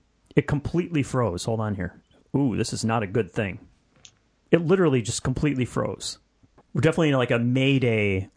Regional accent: Midwest, United States; accent: Midwestern; It's a good thing nobody ever sings with my accent. It would sound terrible. It's just not cool, you know? Midwestern.

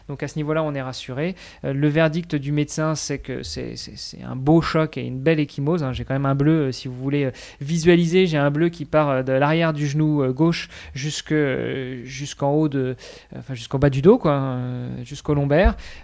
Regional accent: Normandy, France; Alors je me permets de critiquer les Normands, je suis normand moi-même.

